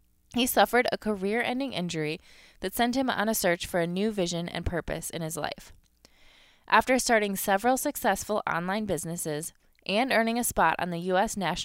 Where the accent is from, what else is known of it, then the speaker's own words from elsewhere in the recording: Michigan, United States; now in Cleveland, United States; I'm from Michigan, so I'm still not very comfortable